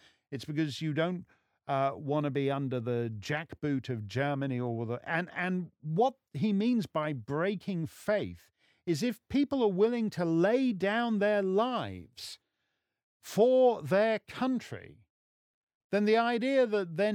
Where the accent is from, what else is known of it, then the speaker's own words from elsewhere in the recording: England, United Kingdom; I'd still fight for England because I'm English.